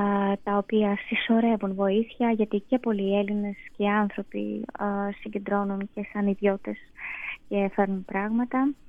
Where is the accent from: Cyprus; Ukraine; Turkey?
Ukraine; Kyiv; Greek is a second language; όταν γεννήθηκα και μεγάλωσα στο Κίεβο, τότε, λόγω του καθεστώτος, η επίσημη γλώσσα ήταν τα ρώσικα. Δηλαδή, ακόμα και στο σχολείο, νηπιαγωγείο, δημοτικό και μετά γυμνάσια, λύκεια, εμείς μιλούσαμε στα ρώσικα